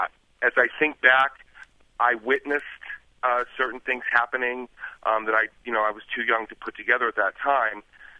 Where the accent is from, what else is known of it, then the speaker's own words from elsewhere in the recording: California, United States; the church that I grew up in California in the mid-70s